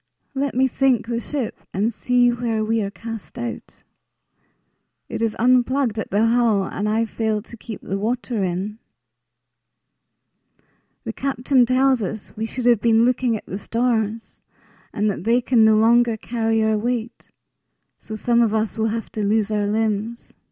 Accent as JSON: {"language": "English", "town": "Arbroath", "region": "Scotland", "country": "United Kingdom", "lives_now": "Edinburgh, United Kingdom", "said": "I come from Arbroath originally, a seaside town in Angus, but I haven't lived there for 20 years, so it's quite a while ago."}